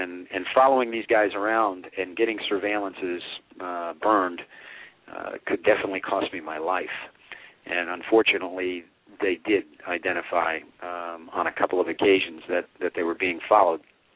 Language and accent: English; New York, United States; I grew up in New York, and in the beginning of my book, I talk about the fact that my grandfather used to be part of a crew that worked for Lucky Luciano in New York.